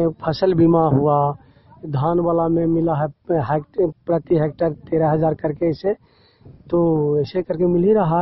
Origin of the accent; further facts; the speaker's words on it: Mandach, Bihar, India; ग्राम मंडाच, post मंडाच, थाना तेहड़ा, इकंगरसराय प्रखंड के रहने वाले हूँ।